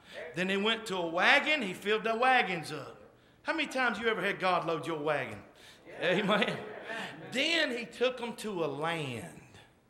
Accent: North Carolina, United States; because I'm from North Carolina.

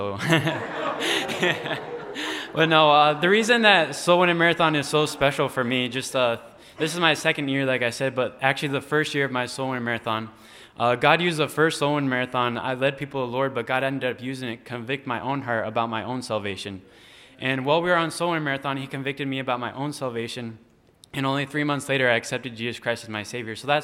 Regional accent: Maine, United States; I grew up in Maine my whole life, and then I moved down here.

